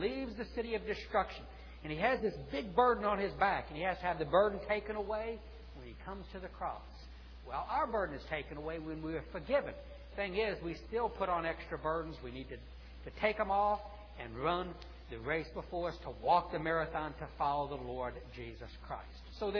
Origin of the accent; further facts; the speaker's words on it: the South, United States; not just because I'm from the South